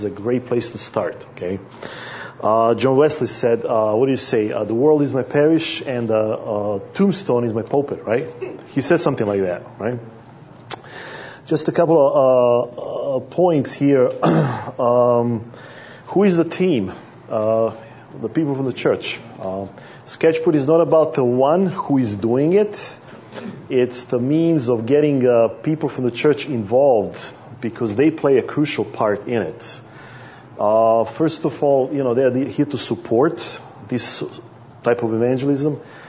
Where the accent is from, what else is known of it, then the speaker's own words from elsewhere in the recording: Vienna, Austria; I'm from Vienna, Austria.